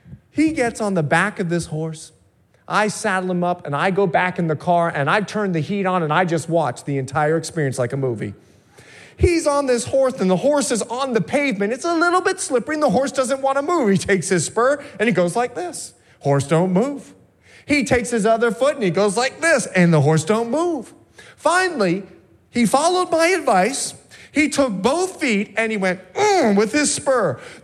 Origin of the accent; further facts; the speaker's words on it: Bahamas; Now, I'm a Bahamian. I'm from the Bahamas.